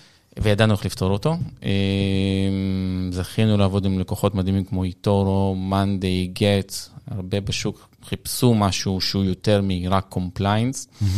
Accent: Kiryat Ata, Haifa District, Israel; also born or lived in Ukraine; עלינו לארץ ב-95, בקריות, מקריית אתא.

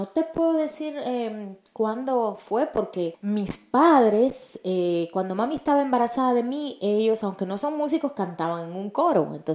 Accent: Cuba; born there; moved away as an adult; also born or lived in Ecuador; yo nací en Cuba, pero a los 20 años yo me mudé para Ecuador. Estuve en Ecuador viviendo pues 27 años y hace unos 8 o 9 años que estamos aquí.

